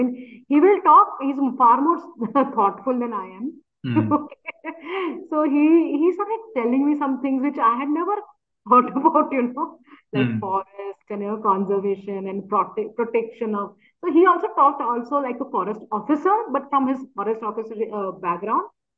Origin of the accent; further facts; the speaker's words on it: Mumbai, Maharashtra, India; Maybe they connected me with him because I was also from Mumbai.